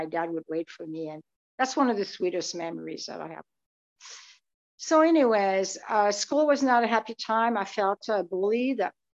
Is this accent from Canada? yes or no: no; France; I grew up in France.